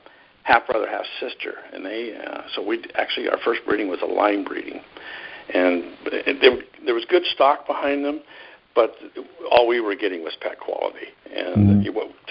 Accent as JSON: {"language": "English", "town": "Kennewick", "region": "Washington", "country": "United States", "said": "Well, my wife was from Pasco, and I was from Kennewick, which are sister cities in eastern Washington."}